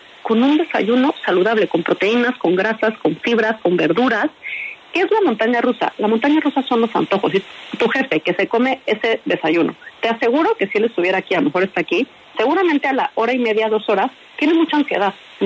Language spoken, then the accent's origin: Spanish; Spain; Bueno, es que mira, no soy tan española en eso.